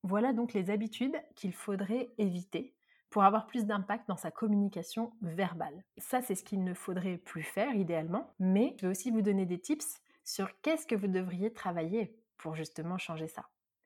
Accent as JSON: {"language": "French", "town": "Marseille", "region": "Provence-Alpes-Côte d'Azur", "country": "France", "said": "je suis une vraie Marseillaise et j'exagère tout"}